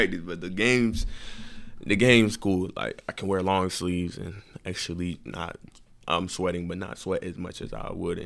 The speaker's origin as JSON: {"language": "English", "country": "United States", "tie": "born there", "said": "It's just me and, like, two of my brothers that was born in the States."}